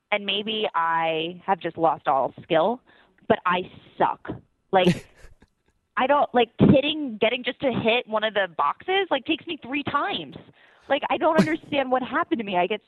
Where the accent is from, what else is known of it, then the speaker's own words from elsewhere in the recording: New Jersey, United States; now in Los Angeles, United States; I grew up in Jersey and remember white Christmases.